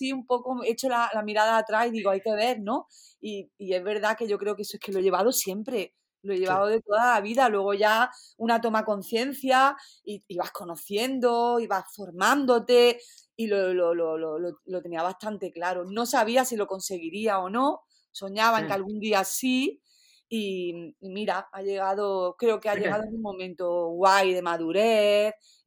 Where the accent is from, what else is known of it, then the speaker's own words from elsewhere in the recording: Archidona, Andalusia, Spain; yo soy de Archidona, que es un pueblo de Málaga, y en Archidona, en mi adolescencia, en los años 80, había un cine, el único cine que había en mi pueblo.